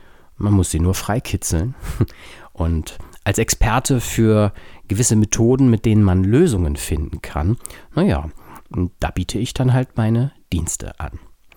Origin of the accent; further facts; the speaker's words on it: Bad Honnef, North Rhine-Westphalia, Germany; dass ich bereits schon in frühen Jahren öfter mal zum Nachdenken und um Ruhe zu finden bei uns in Bad Honnef tatsächlich auf die Insel gegangen bin.